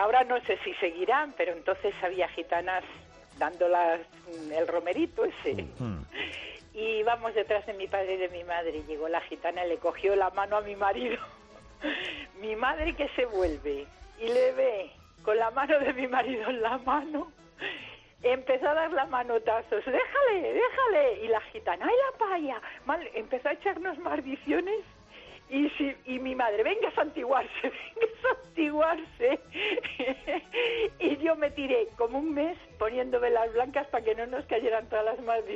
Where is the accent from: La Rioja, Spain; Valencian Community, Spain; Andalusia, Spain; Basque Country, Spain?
Andalusia, Spain; Almería; now in Valladolid, Spain; Mira, yo soy de Almería, pero vivo en Valladolid.